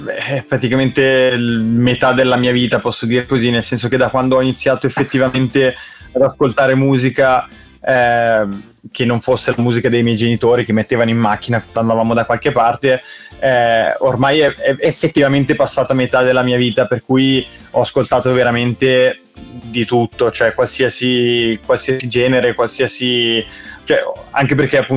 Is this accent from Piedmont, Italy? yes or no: no; Milan, Lombardy, Italy; vengo da Milano, ho sempre... E niente, io appunto sono nato qui, ho sempre abitato qui, ho studiato qui, insomma, Milano è stata proprio la mia casa al 100%.